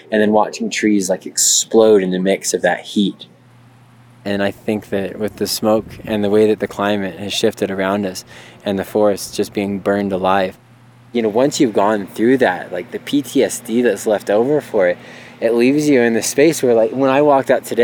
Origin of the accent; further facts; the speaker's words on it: Las Vegas, Nevada, United States; I'm a Nevada native. I was born and raised in Las Vegas.